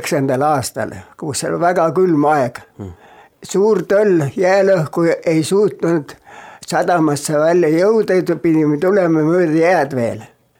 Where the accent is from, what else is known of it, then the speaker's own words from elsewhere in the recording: Prassi, Hiiu County, Estonia; born there; Mina olen sündinud Hiiumaal, Emmaste vallas, Prassikülas.